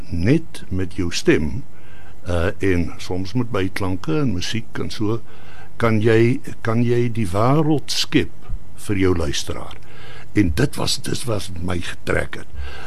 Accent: Nelspruit, Mpumalanga, South Africa; born there; Ek was, toe ek terugkom in Nelspruit. Ek is gebore in Nelspruit.

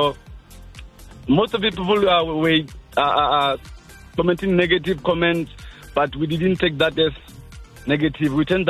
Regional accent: Venda, Limpopo, South Africa; I'm from Venda, but currently at Lipalaleba at work.

